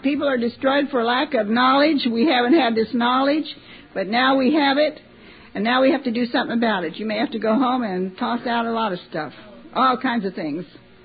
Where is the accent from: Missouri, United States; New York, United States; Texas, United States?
Missouri, United States; I'm from Missouri, I have to be really see it to believe it.